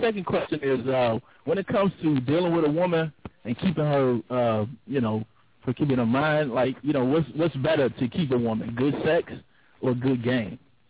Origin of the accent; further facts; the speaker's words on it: Chicago, Illinois, United States; I'm from Chicago. How you doing, sir?